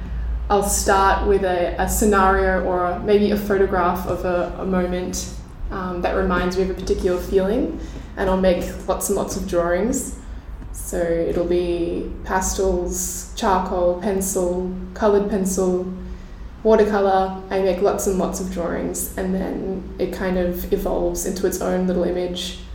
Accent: Australia; now in Berlin, Germany; I grew up in Australia, but I've been in Berlin for the past 2 years now.

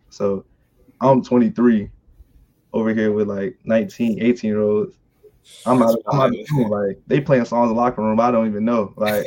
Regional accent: Virginia, United States; I'm from North Virginia. I went to Norby High School. Not the best type of area, you know.

